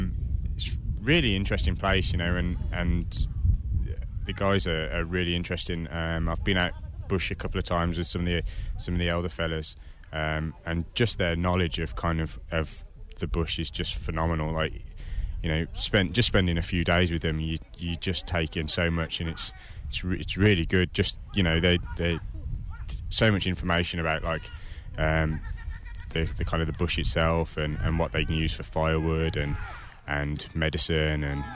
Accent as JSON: {"language": "English", "region": "West Midlands", "country": "United Kingdom", "moved": "yes", "lives_now": "Australia", "said": "Just outside Birmingham in England."}